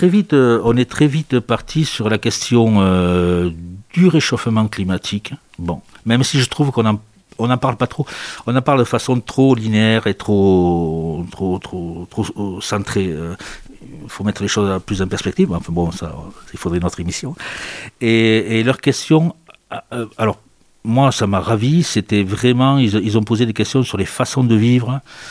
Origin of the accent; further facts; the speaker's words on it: Albi, Occitanie, France; quand je disais que je venais du sud de la France, ils me demandaient si je jouais du flamenco ou s'il y avait des dromadaires. Hein. Parce qu'à leur échelle, là, Albi, c'est beaucoup plus proche du Maghreb que de l'extrême arctique.